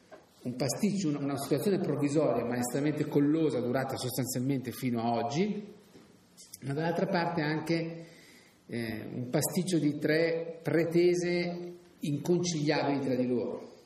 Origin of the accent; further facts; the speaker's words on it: Turin, Piedmont, Italy; E essendo io nato a Torino e vissuto a Torino per quasi 10 anni della mia vita